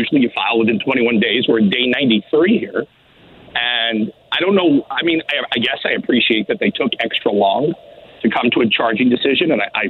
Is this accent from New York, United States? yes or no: yes; New York, United States; because I'm from New York originally.